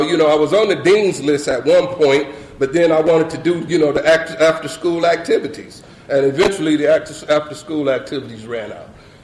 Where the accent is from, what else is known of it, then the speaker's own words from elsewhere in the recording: Tennessee, United States; accent: Southern; also born or lived in Michigan; now in California, United States; we grew up in Tennessee, and we had a Southern accent. We went to Michigan, and in Michigan, they have Southern accents. And now we moved to California